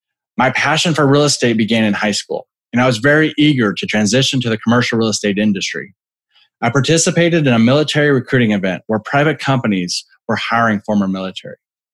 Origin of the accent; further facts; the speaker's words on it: Austin, Texas, United States; I was born and raised in Austin, Texas.